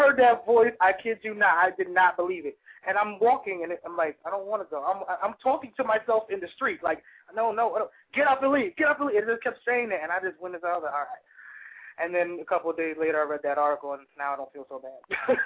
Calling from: New York, United States; from New York.

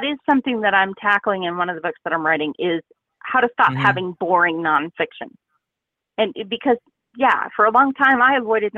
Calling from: Denver, Colorado, United States; I am calling from Denver, Colorado.

